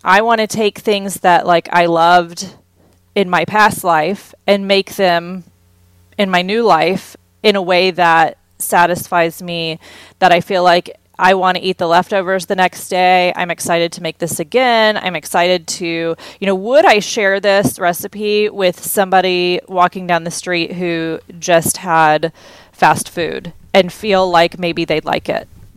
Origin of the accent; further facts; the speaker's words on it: Houston, Texas, United States; How do we get like all the things that I grew up in Houston eating